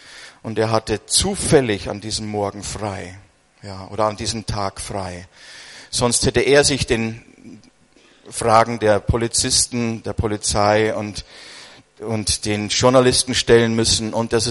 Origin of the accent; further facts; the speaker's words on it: Bavaria, Germany; ein junger Mann, der kommt aus der Gegend, wo ich herkomme, aus Unterfranken.